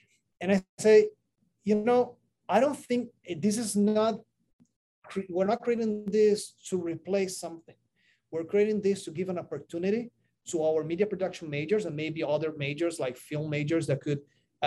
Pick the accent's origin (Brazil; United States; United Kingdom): Brazil; English is a second language; I'm originally from Brazil with some Hispanic ancestry.